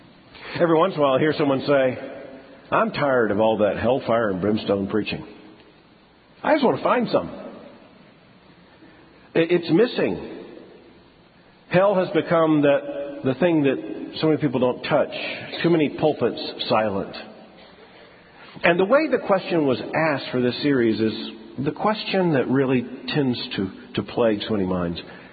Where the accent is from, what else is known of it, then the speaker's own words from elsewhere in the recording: Lakeland, Florida, United States; I was born in Lakeland, not too far from here. We had to come over to Tampa to the mall.